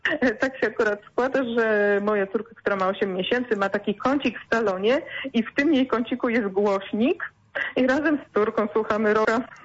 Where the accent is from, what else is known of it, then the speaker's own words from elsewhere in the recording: Łódź Voivodeship, Poland; also born or lived in Warsaw; now in Grodzisk Mazowiecki, Poland; obie jesteśmy z Podłodzi. Obie pojechałyśmy na studia do Warszawy, tam zostałyśmy, pracowałyśmy i potem obie trafiłyśmy do Grodziska Mazowieckiego pod Warszawy